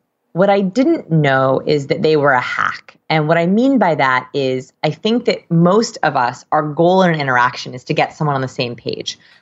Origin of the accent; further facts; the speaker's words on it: Portland, United States; I'm in marketing and I've been doing it for about 5 years and I grew up here in Portland